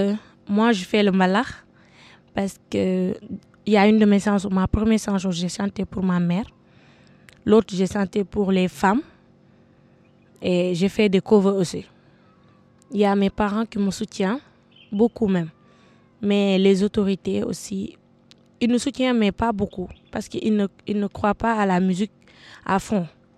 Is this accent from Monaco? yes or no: no; Kédougou, Senegal; je suis de Kédougou et je fais la classe de terminale. Je suis chanteuse ici à Kédougou.